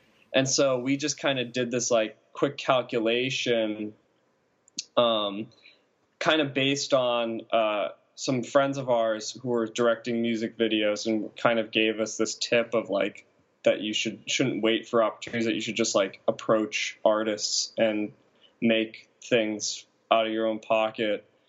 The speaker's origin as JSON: {"language": "English", "region": "Massachusetts", "country": "United States", "tie": "born or raised there", "said": "we grew up in Massachusetts. And so we were both living at home like the year after college."}